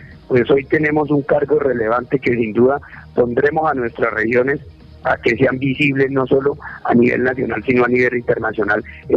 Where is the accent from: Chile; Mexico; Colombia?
Colombia; para poder asistir a lo que me toque y cumplir mi deber como colombiano.